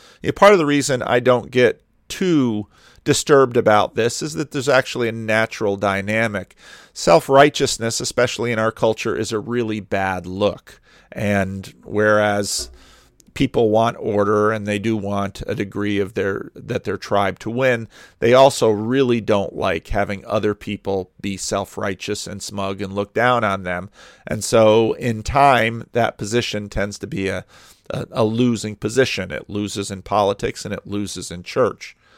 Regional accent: Paterson, New Jersey, United States; also born or lived in Dominican Republic; I grew up in Paterson, New Jersey. Check that off the bingo card. Paterson, New Jersey is a very grimy city. I lived in the Dominican Republic, in the developing world.

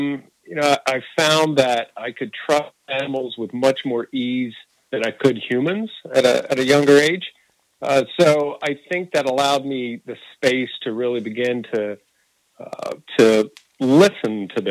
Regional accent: Maryville, Tennessee, United States; moved away as an adult; now in Florida, United States; Originally, I grew up in a little town called Maryville, Tennessee.

